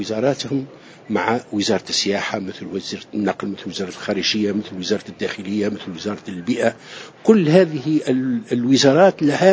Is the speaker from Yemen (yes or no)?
no; Tunisia